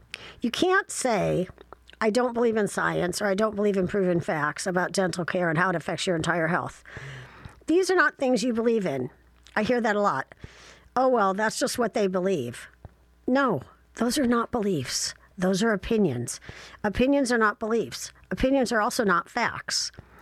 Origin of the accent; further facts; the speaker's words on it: Midwest, United States; unless you're from the Midwest, and then it's anyways, and I am from the Midwest.